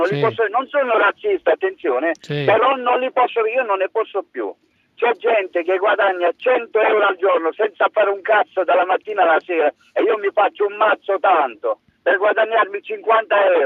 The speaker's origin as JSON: {"language": "Italian", "town": "Bari", "region": "Apulia", "country": "Italy", "said": "allora io sono di Bari."}